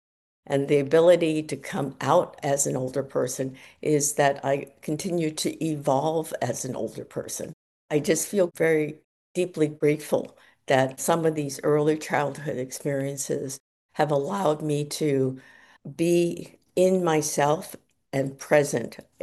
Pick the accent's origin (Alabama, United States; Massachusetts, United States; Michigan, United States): Massachusetts, United States; Boston; I used to work at a Chinese restaurant in the outer Boston area. I grew up in Boston's Chinatown.